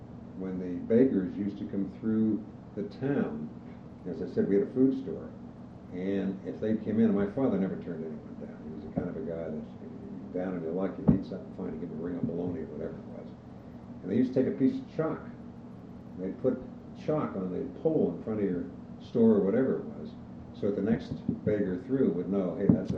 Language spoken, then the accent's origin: English; Sewickley, Pennsylvania, United States; born there; I was born in the Swickley Hospital, which is the town just before you get to Leedsdale, on the way to Ambridge. I have, as I say, very fond memories of the town.